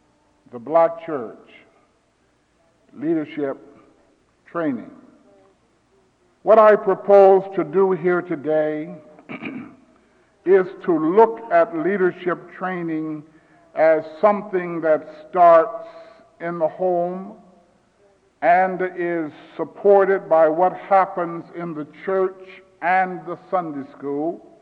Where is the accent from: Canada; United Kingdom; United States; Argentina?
United States; Omaha, Nebraska; I grew up in Omaha, and my family were, many of them were Missouri Synod Lutherans.